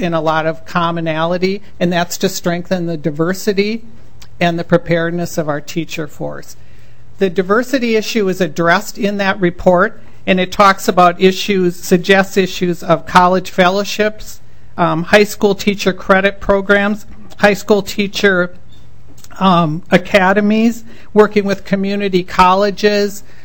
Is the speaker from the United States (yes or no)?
yes; Minneapolis, Minnesota, United States; I'm from Minneapolis